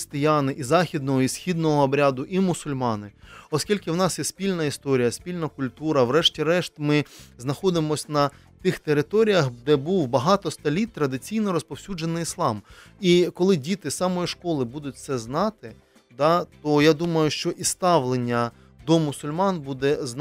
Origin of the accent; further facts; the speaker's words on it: Donetsk, Donetsk Oblast, Ukraine; Я сам як донеччанин, мене це хвилює.